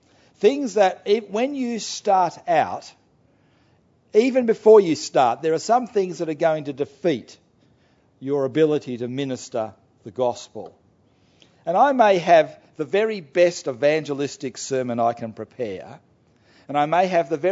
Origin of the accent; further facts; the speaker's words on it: Australia; accent: Australian; My Australian accent was getting in the way of him understanding what I was saying.